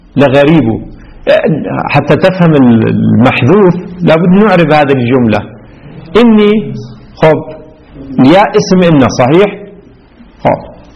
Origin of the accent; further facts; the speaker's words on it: Lebanon; عندنا في لبنان